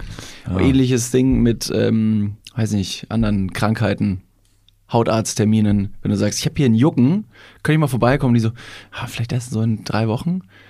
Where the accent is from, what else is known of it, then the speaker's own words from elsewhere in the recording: Bavaria, Germany; Ich komme ja aus Bayern.